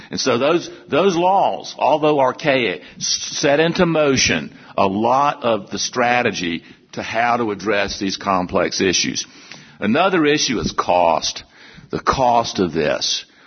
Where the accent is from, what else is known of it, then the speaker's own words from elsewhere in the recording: South Carolina, United States; growing up in South Carolina on what we call the coastal plain, which is a very highly productive agricultural area, cotton, corn, tobacco.